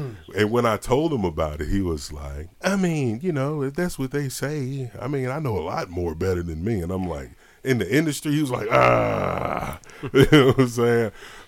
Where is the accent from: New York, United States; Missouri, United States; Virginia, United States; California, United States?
Virginia, United States; Martinsville; I'm from Martinsville. Uh-huh. It's Martinsville Speedway. You know what I'm saying? A lot of people know where I'm from because of the speedway, the turn and ridgeway.